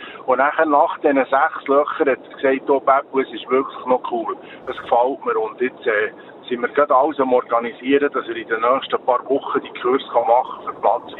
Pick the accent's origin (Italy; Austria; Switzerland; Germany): Switzerland; Bern; Ich habe ihm eigentlich immer, wie wir bei uns im Emmental sagen, ein bisschen gestürmt und gesagt, komm mal.